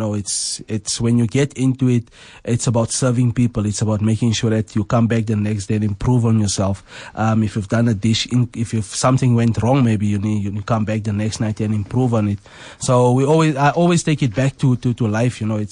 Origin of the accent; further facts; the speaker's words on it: Westbury, Gauteng, South Africa; I'm actually from Westbury.